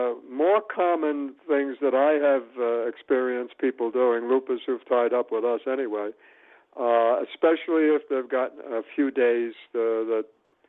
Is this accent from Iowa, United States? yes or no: no; New York, United States; Well, as a true New Yorker, I haven't been to the museum place yet.